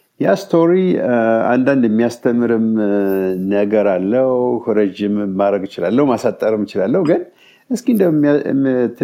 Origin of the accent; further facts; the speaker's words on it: Bahir Dar, Amhara, Ethiopia; also born or lived in Este / Hamusit; እኔ የተወለድኩት ድሮ ደብረ ታቦር አውራጃ የሚባል አሁን ደቡብ ጎንደር ይባላል፣ እዛ አንዲት ትንሽ ከተማለች እስቴ፣ እዛ ተወልጄ ከዛ ደግሞ ትንሽ ራቅ ያለች እዛው አካባቢ የገጠር ጎጆ አካባቢ አንድ ቤት ፊደል ቆጠርኩ። ከዛ ወደ ባህር ዳር አካባቢ ወላጆች ሙቭ